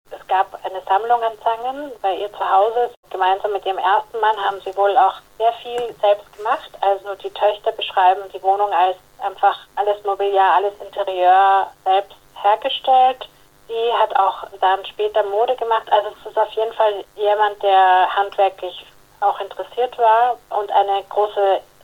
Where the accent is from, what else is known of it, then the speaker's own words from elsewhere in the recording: Vienna, Austria; Ich komme ja ursprünglich aus Wien.